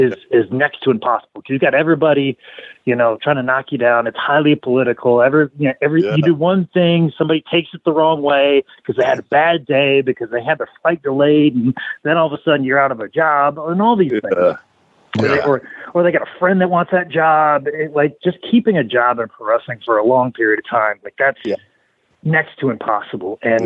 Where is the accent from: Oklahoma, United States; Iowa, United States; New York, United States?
Iowa, United States; I was born and raised in Iowa. My father is a farmer and construction worker. My mother is a school teacher. I was raised in a town of 82 people.